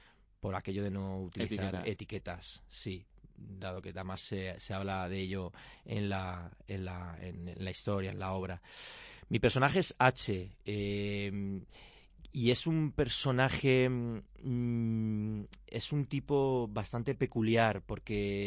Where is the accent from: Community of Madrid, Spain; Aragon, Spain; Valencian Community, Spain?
Valencian Community, Spain; Alicante; yo vengo de Alicante, como te digo, entonces el agua salada, para mí, pues fíjate, me viene, está muy cerca a mí